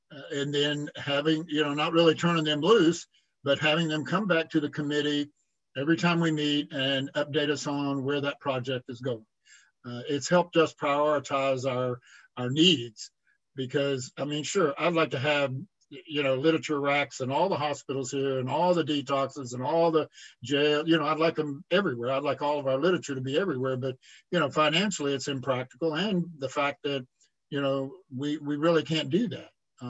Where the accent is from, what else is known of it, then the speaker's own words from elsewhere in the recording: Florida, United States; I'm from the Heartland area in Florida.